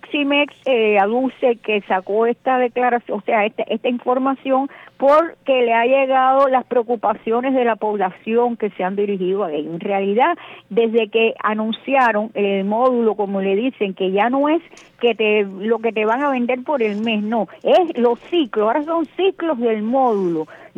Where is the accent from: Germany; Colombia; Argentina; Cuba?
Cuba; porque claro, somos cubanos